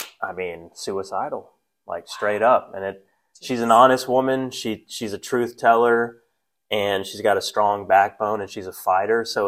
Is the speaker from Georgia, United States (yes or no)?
yes; Atlanta, Georgia, United States; I grew up in Atlanta, so where we are now. Yep. I spent most of my life here, but, you know, upper middle class, went to good elementary school, loved middle school.